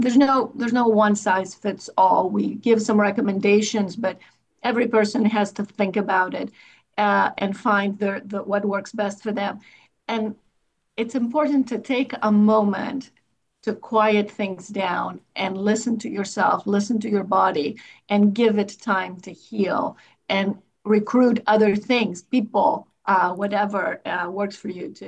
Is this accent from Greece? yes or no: yes; Greece; But I'm a little special. I grew up in Greece. So I'm always going back to my roots